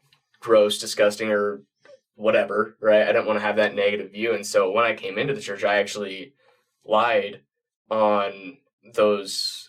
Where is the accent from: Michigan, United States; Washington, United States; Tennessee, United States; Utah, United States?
Utah, United States; South Jordan; I'm from South Jordan, Utah. I'm 21 years old